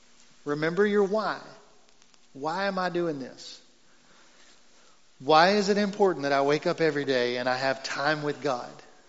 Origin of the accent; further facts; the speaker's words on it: Texas, United States; I mean, I'm a Texan to the core, so no offense, but this is better here.